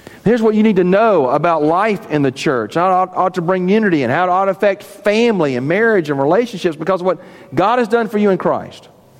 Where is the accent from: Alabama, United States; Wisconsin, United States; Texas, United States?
Alabama, United States; Birmingham; Growing up in Birmingham, Alabama, as I did, my high school sport was track and cross country.